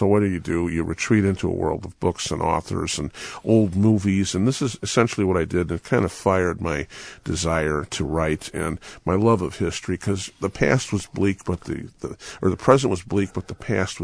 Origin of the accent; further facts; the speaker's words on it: Chicago, Illinois, United States; I was a product of a divorced family, and I grew up in Norwood Park